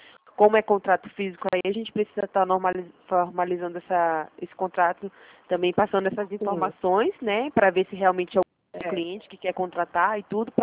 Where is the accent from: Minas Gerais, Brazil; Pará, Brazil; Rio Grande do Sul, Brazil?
Pará, Brazil; now in Curitiba, Brazil; Eu sou do Pará, eu moro aqui em Curitiba agora.